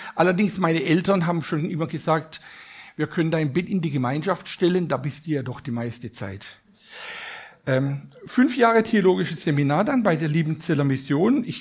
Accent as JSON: {"language": "German", "region": "Baden-Württemberg", "country": "Germany", "tie": "born or raised there", "said": "Aufgewachsen bin ich in Süden Deutschlands, in Baden-Württemberg."}